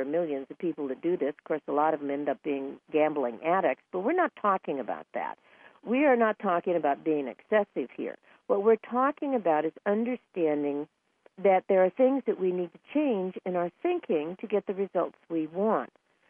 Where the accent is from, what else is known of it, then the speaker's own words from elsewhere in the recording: California, United States; I was born and raised in California, so Las Vegas was a wonderful spot.